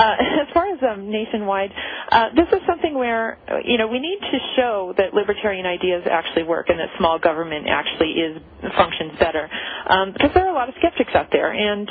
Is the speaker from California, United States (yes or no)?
yes; San Diego, California, United States; now in Massachusetts, United States; I live in Massachusetts right now. I'm originally from California, though.